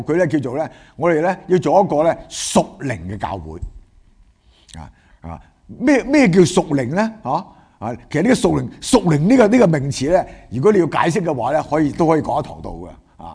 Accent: Guangdong, China; 唔好隨便發誓我哋廣東人話咩啊

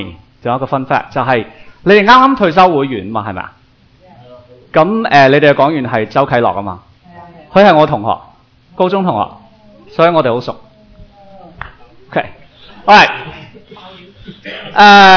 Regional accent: Taiwan; born there; 咁我喺台湾出世嘅。所以我在台湾出世的广东人。

